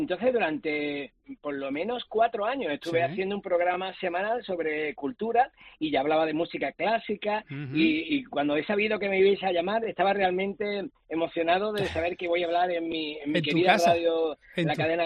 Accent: Málaga, Andalusia, Spain; now in Seville, Spain; Yo soy malagueño, pero vivo en Sevilla.

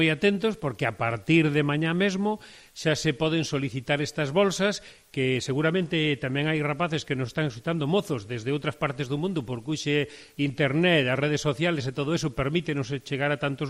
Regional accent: Galicia, Spain; A verdad que, como galegos de aquí, estamos moi satisfeitos

